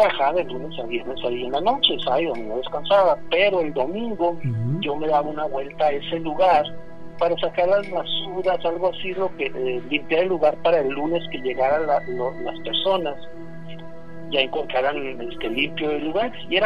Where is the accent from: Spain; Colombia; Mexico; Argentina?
Mexico; Aguascalientes; born there; yo nací en Aguascalientes y en Aguascalientes he oído muchas historias